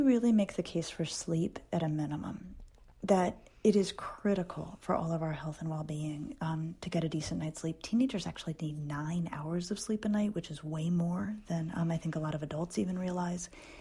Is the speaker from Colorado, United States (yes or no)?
yes; Denver, Colorado, United States; I grew up in Denver when it was a small town. We only had one department store, and it was not a national chain.